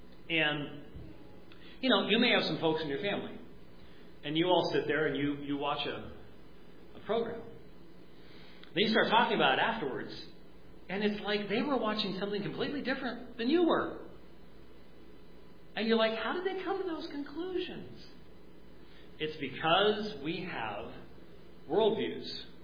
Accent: Scotland, United Kingdom; I'm Scottish

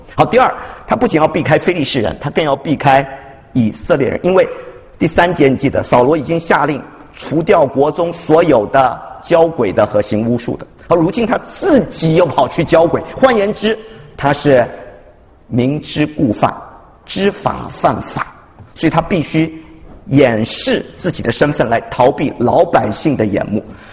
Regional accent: China; 我们中国人也说了，穷极怎么样？穷极了，呼天；痛极，就呼娘，叫妈妈、娘啊。

